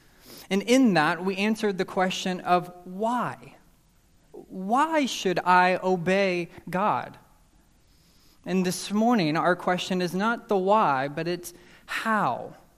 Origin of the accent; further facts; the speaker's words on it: Dallas, Texas, United States; See, I grew up in Dallas. I grew up drilled with manners of please and thank you.